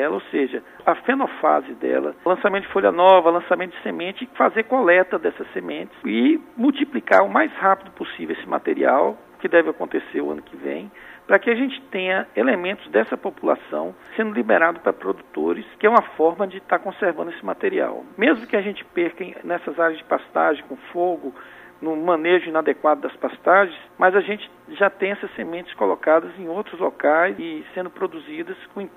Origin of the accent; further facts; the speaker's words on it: Brazil; somos brasileiros.